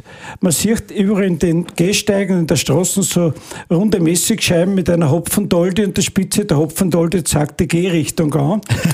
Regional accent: Lower Austria, Austria; Ich bin ein leidenschaftlicher Weiterer und ein leidenschaftlicher Waldviertler.

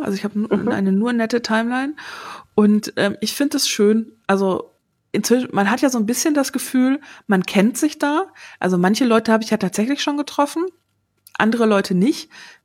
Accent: North Rhine-Westphalia, Germany; ich bin ja im Sauerland aufgewachsen

